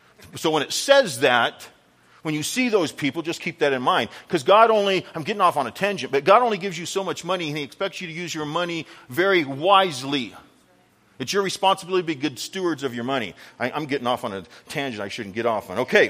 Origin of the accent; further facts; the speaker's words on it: San Bernardino, California, United States; Now, I'm from San Bernardino.